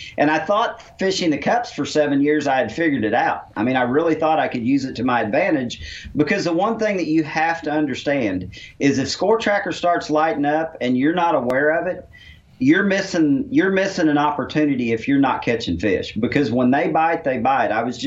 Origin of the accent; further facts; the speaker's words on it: Missouri, United States; growing up in the Ozarks, Grand, Table Rock, Lake of the Ozarks